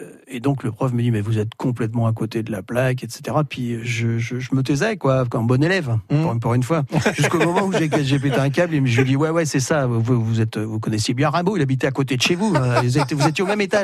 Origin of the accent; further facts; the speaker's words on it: Brest, Brittany, France; born there; Moi, je suis né à Brest. Je suis né à Brest, dans le grand ouest de la Bretagne, tout au bout de la terre.